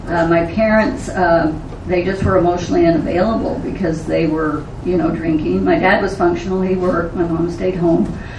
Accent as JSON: {"language": "English", "town": "Salt Lake City", "region": "Utah", "country": "United States", "tie": "born there", "said": "I am 63 years old. I was born in Salt Lake City, Utah."}